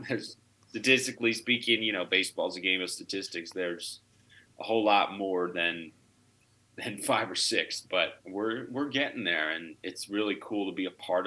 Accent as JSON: {"language": "English", "region": "Pennsylvania", "country": "United States", "tie": "born or raised there", "moved": "yes", "said": "I grew up in Pennsylvania originally. I haven't lived there for almost a decade now, but that's where I'm from. Montgomery County, which is eastern Pennsylvania, Philadelphia area."}